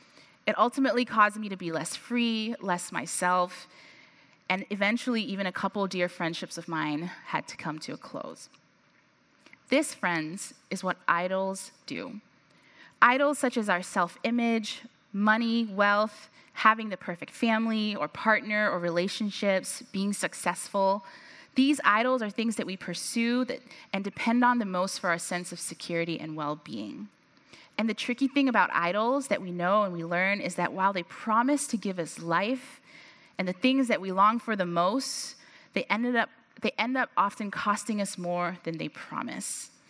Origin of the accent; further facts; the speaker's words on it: Hong Kong; I grew up in Hong Kong.